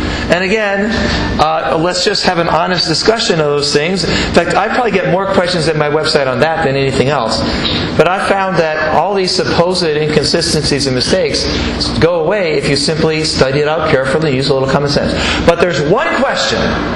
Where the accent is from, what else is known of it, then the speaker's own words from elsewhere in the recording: United States; I'm an American.